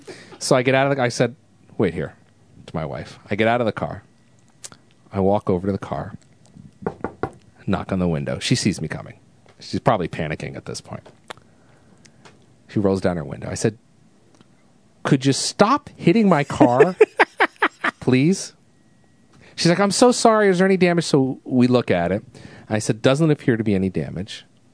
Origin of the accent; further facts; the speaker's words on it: New England, United States; First of all, it's the weirdest thing out here in Washington State. Like, I was just talking about growing up in New England